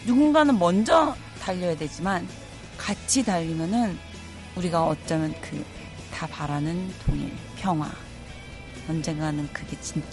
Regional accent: South Korea; now in United States; 내가 한국인으로서 이 미국에 올 수 있는 자체는

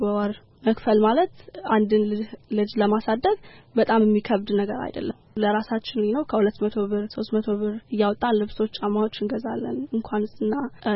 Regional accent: Debre Werk, Amhara, Ethiopia; now in United States; ኢትዮጵያ ሂጄ ነበረ ከሁለት አመት በፊት ወደ ትውልድ ሀገሬ ጎጃም ደብረወርቅ ሂጄ

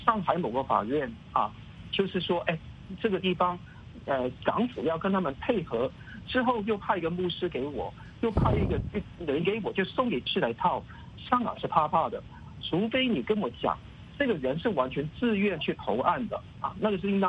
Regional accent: Hong Kong; 我是一个香港人

